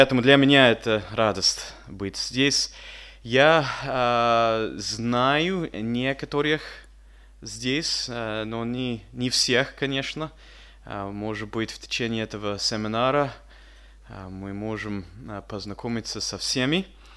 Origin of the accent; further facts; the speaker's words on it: Canada; Russian is a second language; Немецкая фамилия. Я сам вырос в Канаде. Я вырос в очень хорошей, крепкой христианской семьи.